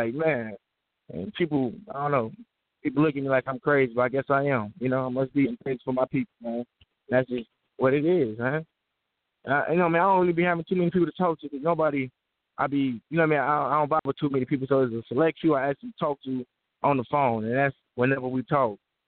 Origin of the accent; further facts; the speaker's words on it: Chicago, Illinois, United States; I'm from Chicago. I'm a, you know, I mean, I used to be a black stone.